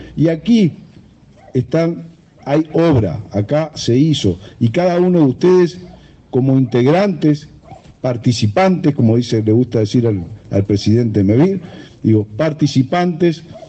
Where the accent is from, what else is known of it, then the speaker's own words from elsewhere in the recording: Montevideo, Uruguay; also born or lived in Trinidad; si bien soy montevideano, viví 10 años en esta ciudad